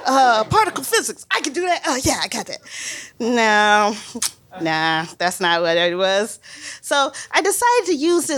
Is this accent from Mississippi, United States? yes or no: yes; Mississippi, United States; I'm from Mississippi, guys, sorry.